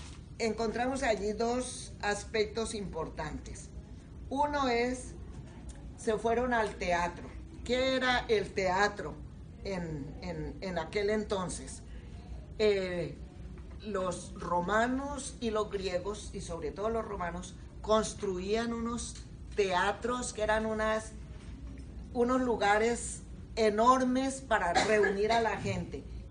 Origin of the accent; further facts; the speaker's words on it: Colombia; Yo me acuerdo cuando tumbaron en mi país al dictador Rojas Pinilla. Yo era una niña